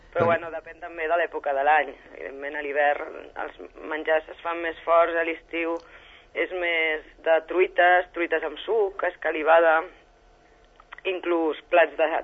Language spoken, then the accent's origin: Catalan; Barcelona, Catalonia, Spain; Vam néixer i vam estar durant molts anys a Barcelona i fa 10 anys vam tornar a les arrels familiars